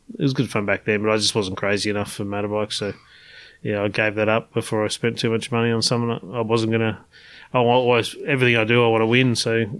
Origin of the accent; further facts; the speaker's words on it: Frankston, Victoria, Australia; I grew up in Frankston, actually.